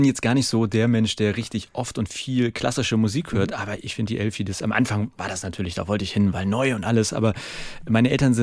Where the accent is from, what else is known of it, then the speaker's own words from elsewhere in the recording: Hamburg, Germany; Als gebürtiger Hamburger, ich wusste wirklich gar nicht, dass es Lohbrügge gibt. Ich komme ganz aus dem Westen.